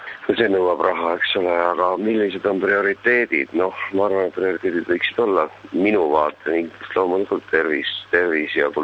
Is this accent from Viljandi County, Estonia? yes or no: no; Jõhvi, Ida-Viru County, Estonia; see on mu kodukoht, eks ole, ja ma olen Jõhvis keskuse lõpetanud